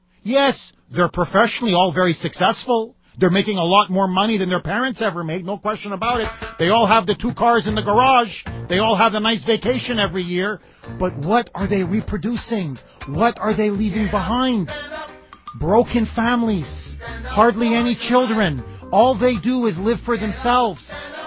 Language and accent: English; Montreal, Quebec, Canada; I'm originally from Montreal.